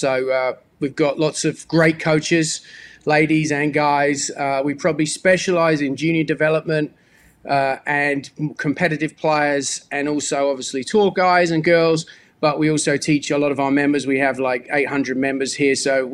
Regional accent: South East England, United Kingdom; I grew up in England. I grew up just south of London in Surrey at a golf course called Betchworth Park

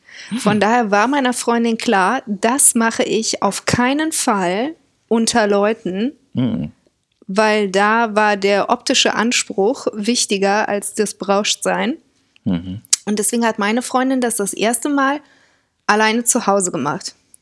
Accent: Düsseldorf, North Rhine-Westphalia, Germany; Wie man das so macht als Düsseldorfer Mädchen.

